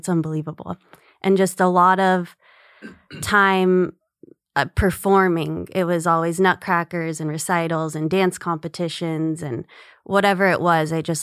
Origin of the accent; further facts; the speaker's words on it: Agoura Hills, California, United States; Yeah, I grew up in Agora. Do you know the valley?